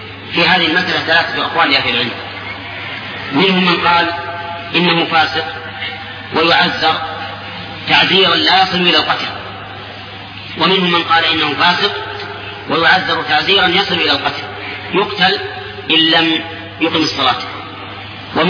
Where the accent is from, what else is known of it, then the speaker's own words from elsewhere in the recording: Saudi Arabia; كما يوجد عندنا في السعودية